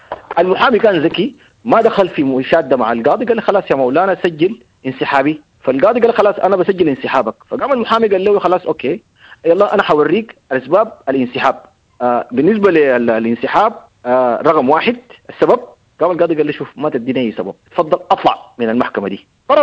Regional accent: Sudan; ما حصل إلا عندنا في السودان

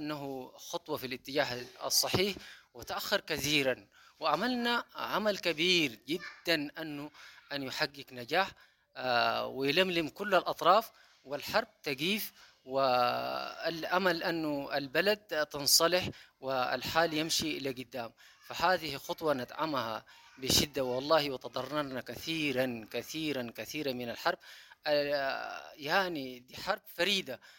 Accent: Sudan; ونحن كسودانيين معروفين أنه في التعاون والتكاتف

